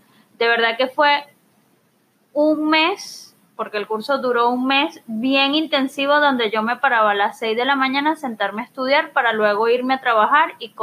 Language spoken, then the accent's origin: Spanish; Venezuela; moved away as an adult; soy contador público de Venezuela, ya mi hermano que tiene muchos años viviendo aquí me había dicho